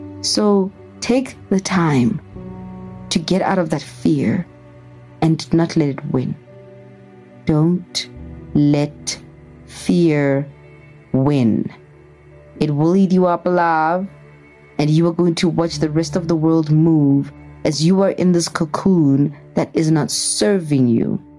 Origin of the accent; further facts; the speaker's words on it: Pretoria, Gauteng, South Africa; I'm a girl from Pretoria. I'm introverted.